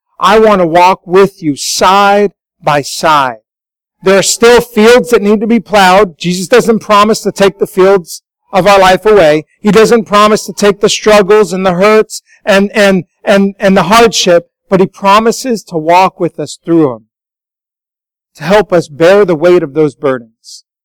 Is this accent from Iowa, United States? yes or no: no; Denver, Colorado, United States; I grew up in Denver.